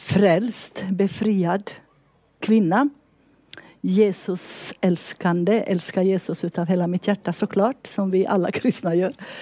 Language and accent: Swedish; Vaasa, Ostrobothnia, Finland; now in Sweden; Sen är ju jag född i Finland, jag är uppvuxen i Vasa.